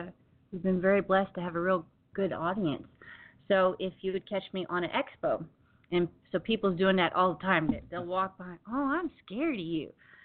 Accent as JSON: {"language": "English", "region": "the South", "country": "United States", "accent": "Southern", "said": "that's where my Southern accent"}